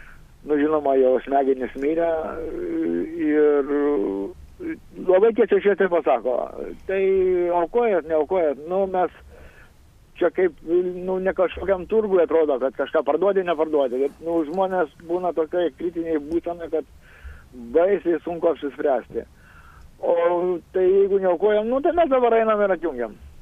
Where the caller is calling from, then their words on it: Kaunas, Kaunas County, Lithuania; Aš esu kaunietis